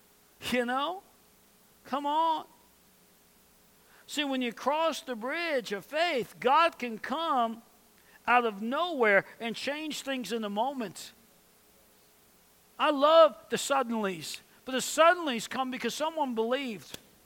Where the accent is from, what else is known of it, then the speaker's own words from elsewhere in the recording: Tulsa, Oklahoma, United States; and they're from the Northeast, and I'm from Tulsa, but I was in the Northeast.